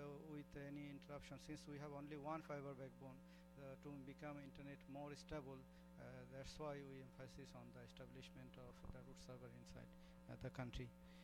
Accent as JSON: {"language": "English", "country": "Bangladesh", "second_language": "English", "said": "Good afternoon. … from Bangladesh."}